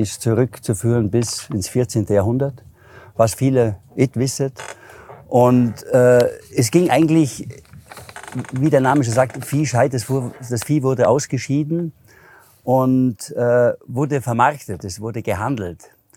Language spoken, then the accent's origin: German; Hindelang, Bavaria, Germany; dass mein Vater ist ein altes Hinterlanger Geschlecht. Also sprich, ich komme aus Hindelang und meine Mutter ist von Mülheim an der Ruhr